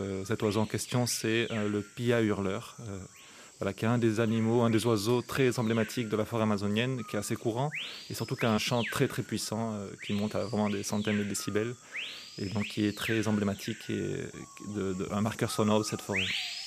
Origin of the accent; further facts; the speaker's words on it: Southern France, France; Moi, je viens donc du sud de la France, d'un petit village dans lequel il y avait pas vraiment, les gens ne voyageaient pas vraiment